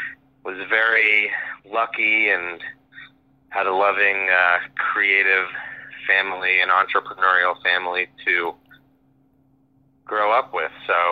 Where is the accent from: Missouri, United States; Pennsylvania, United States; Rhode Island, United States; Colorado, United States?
Rhode Island, United States; Providence; now in Los Angeles, United States; I grew up in Providence, Rhode Island, on the east side. And my family has been in Rhode Island for a few generations.